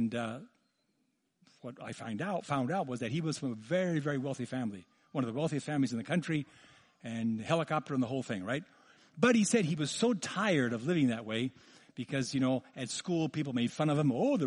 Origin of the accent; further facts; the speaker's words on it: Mexico City, Mexico; when I grew up in Mexico City, and I remember they'd have these parades and Easter week